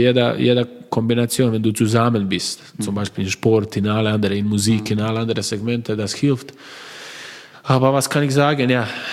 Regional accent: Croatia; German is a second language; ich sage, ich bin stolz, weil ich bin Kroate.

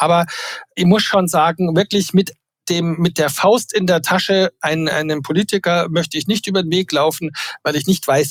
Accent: Bavaria, Germany; Ich bin Bayer.

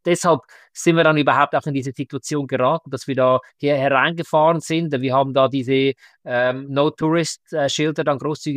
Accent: Switzerland

